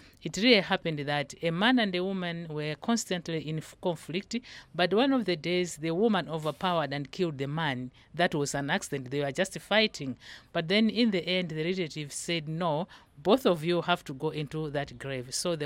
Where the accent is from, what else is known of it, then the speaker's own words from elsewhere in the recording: Malawi; from Malawi.